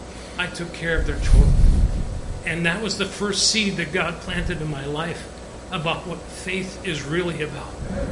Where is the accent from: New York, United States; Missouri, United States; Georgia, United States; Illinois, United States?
New York, United States; now in Alaska, United States; And I came from New York. You know, I'd lived in Europe.